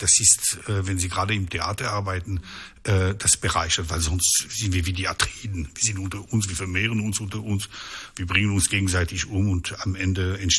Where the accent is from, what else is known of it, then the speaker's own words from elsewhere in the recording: Switzerland; ich bin kein Honorarkonsul, ich bin ein Schweizer Honorarkonsul.